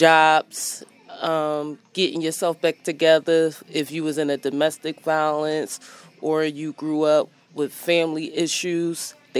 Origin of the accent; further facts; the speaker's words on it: Philadelphia, Pennsylvania, United States; Okay, well … I'm from Philadelphia.